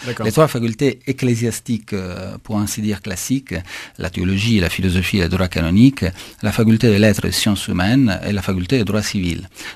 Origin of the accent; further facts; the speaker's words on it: Italy; French is a second language; je suis italien